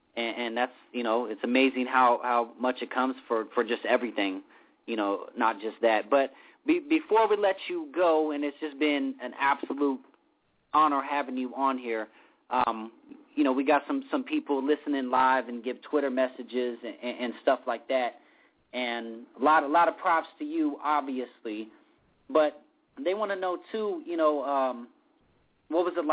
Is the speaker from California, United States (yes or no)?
yes; Los Angeles, California, United States; I'm born and raised in Los Angeles, so I mean I'm just used to that weather.